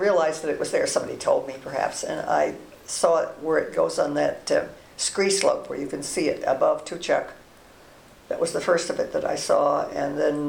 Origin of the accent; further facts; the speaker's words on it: California, United States; we came from an urban area, and I came from Marin County originally